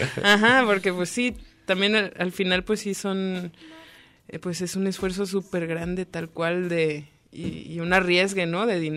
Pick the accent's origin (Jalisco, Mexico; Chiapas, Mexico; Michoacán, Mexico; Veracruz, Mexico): Jalisco, Mexico; Guadalajara; que somos aquí de Guanatos.